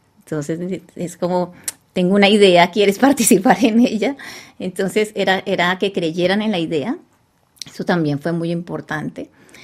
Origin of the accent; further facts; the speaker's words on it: Colombia; now in Paris, France; yo soy colombiana